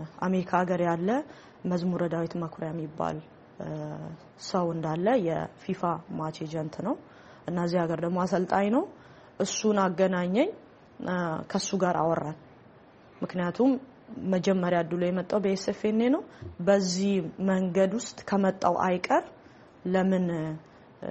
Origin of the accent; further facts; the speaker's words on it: Durame, Central Ethiopia, Ethiopia; እንግዲህ ያው እኔ ተወልጄ ያደግኩት በከምባታ ጠንባሮ ዞን ዱራሜ ከተማ ነው። ዱራሜ እንግዲህ የዞኑ ዋና መቀመጫ ነች። በጣም ትንሽዬ ከተማ ነች። እዛ ነው ተወልጄ ያደግኩት።